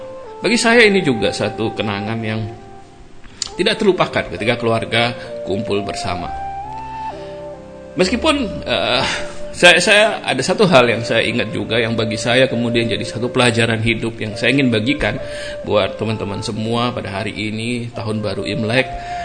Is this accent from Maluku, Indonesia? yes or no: no; Pontianak, West Kalimantan, Indonesia; saya lahir dari saya berasal dari Pontianak. Kalau teman-teman tahu, Pontianak itu satu kota di mana cukup banyak orang keturunan Tionghoa dan budaya Tionghoa cukup kental di Pontianak.